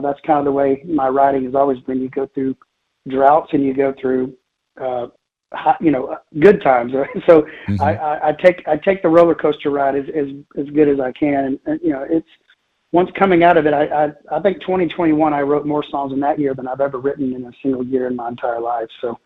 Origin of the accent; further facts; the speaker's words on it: Texas, United States; I'm born and raised in Texas and been playing here for, I've never moved.